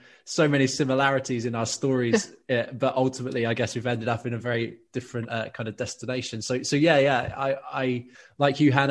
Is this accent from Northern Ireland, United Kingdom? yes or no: no; Exeter, South West England, United Kingdom; I was brought up in Exeter for the first 18 years of my life